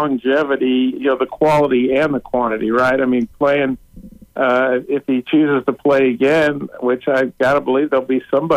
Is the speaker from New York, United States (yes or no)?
no; Cape Girardeau, Missouri, United States; I grew up in Cape Girardeau, which was where Southeast Missouri State was.